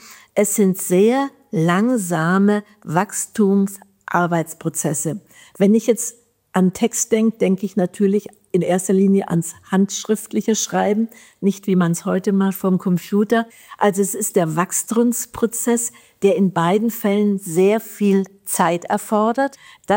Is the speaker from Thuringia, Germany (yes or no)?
no; Bamberg, Bavaria, Germany; born there; also born or lived in Nuremberg; Also ich bin geboren in Bamberg, wie gesagt 1941.